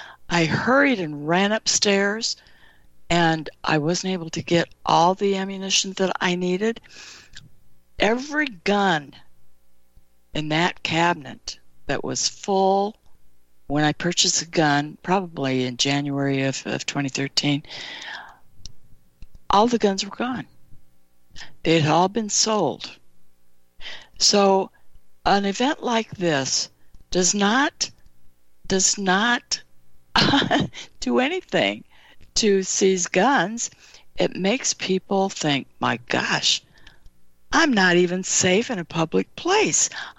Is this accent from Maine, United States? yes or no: no; California, United States; also born or lived in Nevada; I was raised in California, Nevada, and in those two states.